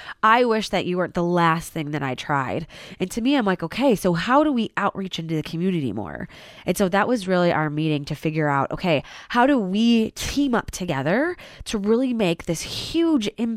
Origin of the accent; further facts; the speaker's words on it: Chicago, Illinois, United States; now in Greenwood, United States; So I'm not a Greenwood native. I'm a transplant. I'm from Chicago originally.